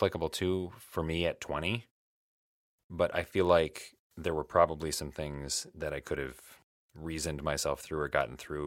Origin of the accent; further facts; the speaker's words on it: Michigan, United States; now in Illinois, United States; when I moved from Michigan down to Illinois, that I didn't come back. My plan was to just come down temporarily. And then I just decided, like, home is gone.